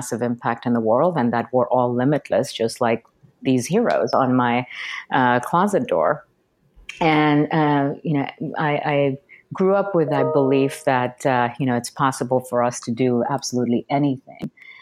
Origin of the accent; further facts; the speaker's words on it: India; when I was a little girl growing up in India. I was raised in an environment that was very traditional and conservative